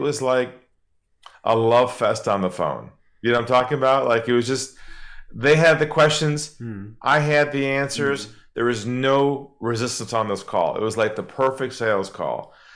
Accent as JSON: {"language": "English", "town": "San Diego", "region": "California", "country": "United States", "lives_now": "Australia", "said": "And she's from Sydney, was working in Los Angeles at the time. And I'm from San Diego."}